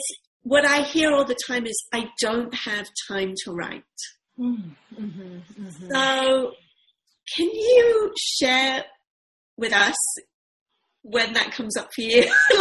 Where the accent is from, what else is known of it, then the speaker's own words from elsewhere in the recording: United Kingdom; I'm from Britain. My family's English and Irish.